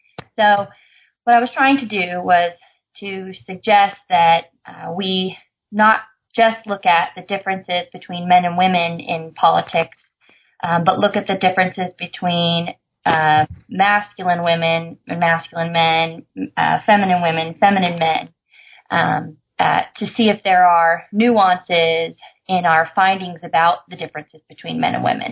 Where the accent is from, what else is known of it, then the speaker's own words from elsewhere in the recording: Idaho, United States; moved away as an adult; now in California, United States; but I'm from Idaho. So I moved to California at 18 and have been lucky enough to get to stay here.